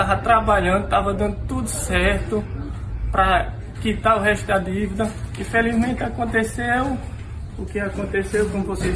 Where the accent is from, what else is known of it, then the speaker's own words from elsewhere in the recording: Boqueirão, Paraíba, Brazil; Eu sou natural de Boqueirão, nascido e criado lá, filho de agricultor e de agricultora, Dona Graça e seu Agamenon.